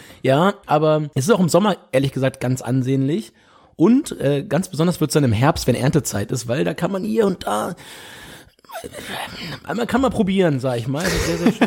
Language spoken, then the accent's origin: German; Hamburg, Germany; Und das muss ich mich als Hamburger mal so ein Stück aus dem